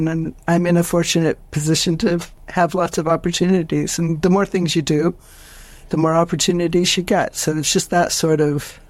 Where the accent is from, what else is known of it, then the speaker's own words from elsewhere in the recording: United States; now in United Kingdom; when I track my time, when I talk about organizing things and getting things done, that marks me as very American in the circles I travel in around here.